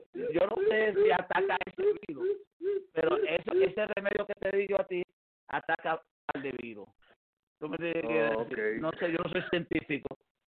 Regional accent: Cuba; Yo soy cubano

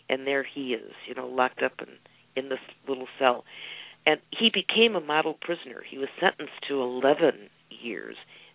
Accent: Chicago, Illinois, United States; because we grew up in Chicago. Chicago is a tough city, and there's lots of opportunities, you know, to go into a gang

